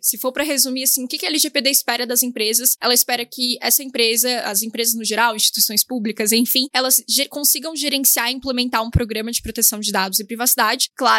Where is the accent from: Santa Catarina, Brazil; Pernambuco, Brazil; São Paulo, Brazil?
Santa Catarina, Brazil; Florianópolis; eu sou de Florianópolis, talvez o sotaque vai entregar um pouco aqui, né?